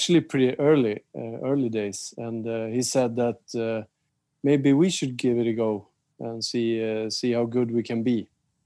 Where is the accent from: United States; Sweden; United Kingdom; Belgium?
Sweden; Stockholm, Stockholm County; English is a second language; I grew up in the southern part of Stockholm, in the archipelago. It's a community that's pretty close to the ocean. But still, as a Swede